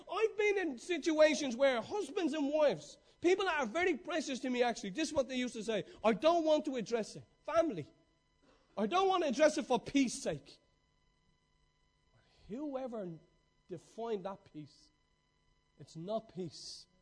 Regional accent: Ireland; You wouldn't say that as an Irish person, because it's not really in us.

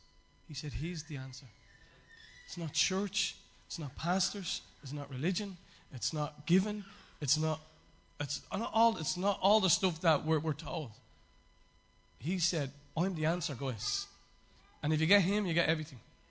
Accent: Ireland; we know as Irish and anyone else that is not there

